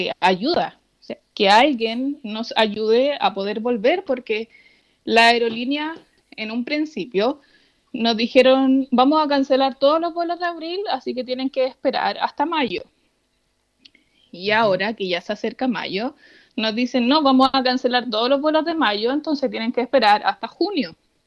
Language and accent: Spanish; Talca, Maule, Chile; now in Curicó, Chile; somos de Talca, pero en realidad vivimos en Curicó hace bastante tiempo.